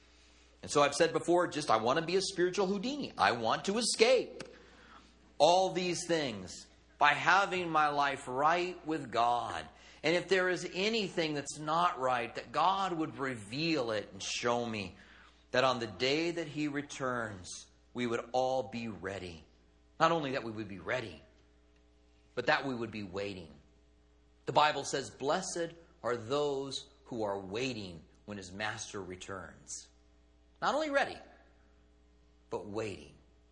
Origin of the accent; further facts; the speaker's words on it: United States; First of all, it was rather obvious that I'm American.